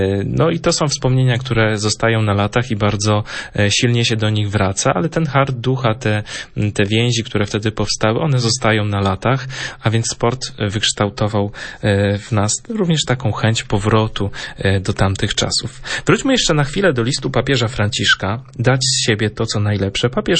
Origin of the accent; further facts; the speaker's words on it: Malbork, Pomeranian Voivodeship, Poland; Sam mam w pamięci moje młode lata, kiedy jeszcze byłem ministrantem, wychowałem się w Malborku.